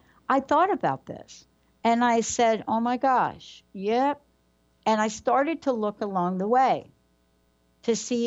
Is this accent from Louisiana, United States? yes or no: no; New York, United States; I'm from New York. So, you know, I've stepped in a few potholes, you know, actually I almost drowned stepping in one of them New York potholes.